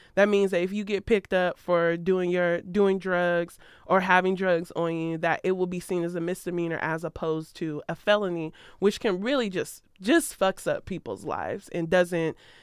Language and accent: English; Ohio, United States; Y'all know I'm from Ohio. I rep Ohio. That's where my niecey poo still is.